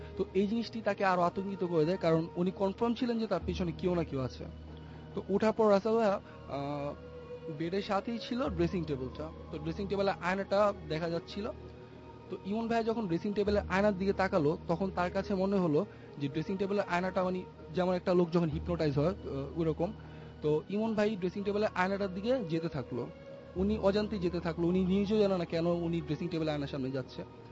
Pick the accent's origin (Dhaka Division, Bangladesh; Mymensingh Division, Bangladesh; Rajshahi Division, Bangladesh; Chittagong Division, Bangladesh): Dhaka Division, Bangladesh; Dhaka; মগবাজার থেকে, আমি ধানমন্ডি আইডিয়াল কলেজে পড়ছি।